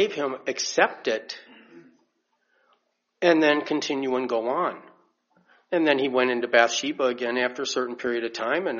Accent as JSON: {"language": "English", "region": "Michigan", "country": "United States", "accent": "Michigan drawl", "moved": "yes", "said": "when I first moved down here from Michigan, people knew I was from Michigan. They could tell because of my voice. I guess there's a certain Michigan drawl."}